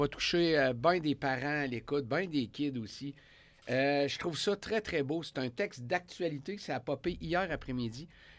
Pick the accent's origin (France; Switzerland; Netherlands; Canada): Canada; Et moi, je suis un Canadien, là.